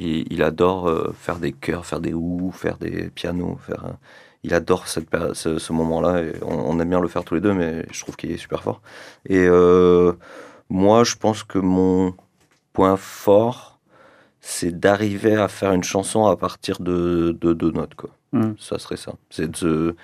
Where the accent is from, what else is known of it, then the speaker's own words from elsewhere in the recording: France; vu qu'on est français, vu qu'on joue la plupart du temps en France